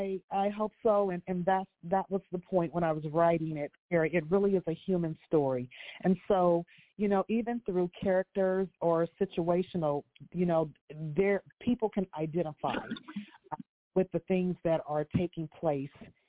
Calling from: Kansas City, Midwest, United States; From Kansas City. Go Chiefs.

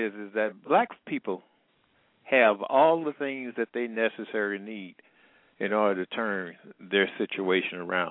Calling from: Midwest, United States; I said I'm calling here from the Midwest.

